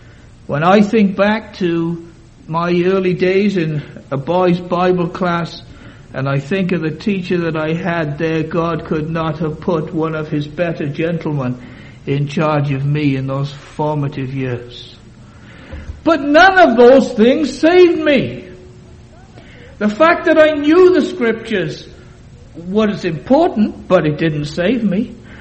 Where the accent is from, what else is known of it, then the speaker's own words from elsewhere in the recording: Wales, United Kingdom; I joked earlier on about being a Welshman.